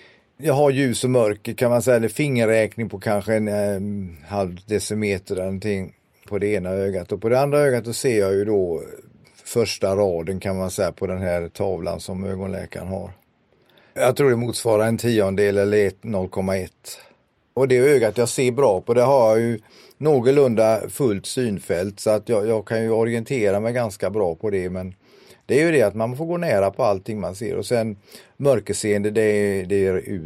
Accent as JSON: {"language": "Swedish", "town": "Gothenburg", "region": "Västra Götaland County", "country": "Sweden", "moved": "as an adult", "lives_now": "Skåne, Sweden", "said": "Jag är 71 år gammal snart i dagarna här. Jag kommer från ursprungligen från Göteborg."}